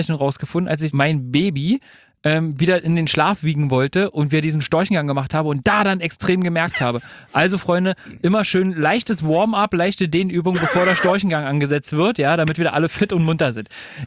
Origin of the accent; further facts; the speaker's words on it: Berlin, Germany; den Fakt kennt man natürlich als Berliner, das stimmt.